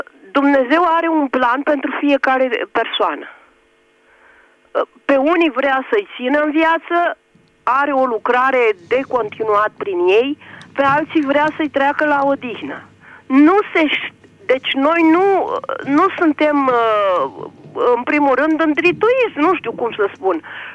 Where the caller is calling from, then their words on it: Piatra Neamț, Neamț County, Romania; din Piatra Neamț